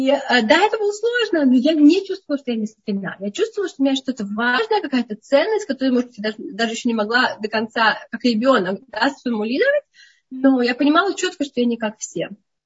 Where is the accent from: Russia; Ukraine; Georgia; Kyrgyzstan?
Russia; Moscow; да, я выросла в Москве.